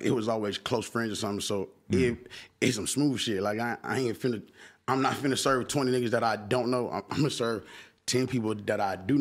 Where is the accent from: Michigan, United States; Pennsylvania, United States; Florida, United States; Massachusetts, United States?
Florida, United States; Palm Beach; born there; I was born in Palm Beach, and I moved to the north.